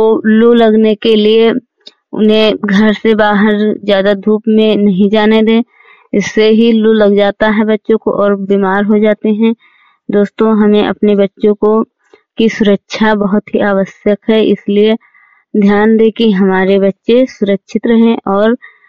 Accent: Hariharpur, Uttar Pradesh, India; मैं हरिहरपुर गांव जिला श्रावस्ती की रहने वाली हूं।

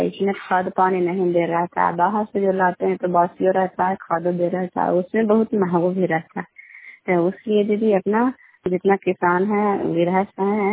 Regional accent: Bihar, India; घर कल्याण वाली गलसी पंचायत खान छाने जिला नालंदा का निवासी हूँ।

